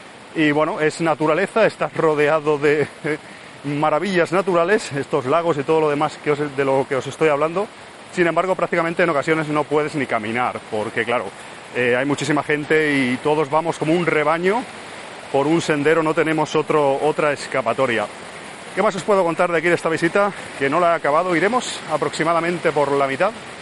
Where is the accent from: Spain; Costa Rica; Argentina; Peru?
Spain; Barcelona, Catalonia; seguramente en mi país, en mi ciudad, en Barcelona, estaría pasándolo bastante peor en cuanto a calor